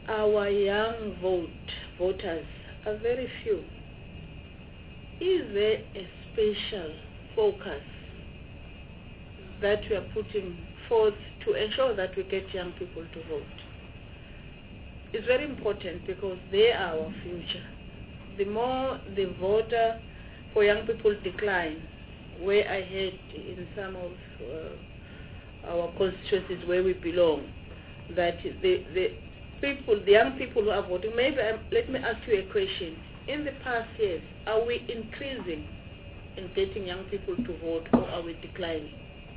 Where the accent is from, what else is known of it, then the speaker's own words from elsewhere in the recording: Mpumalanga, South Africa; I'm from Mpumalanga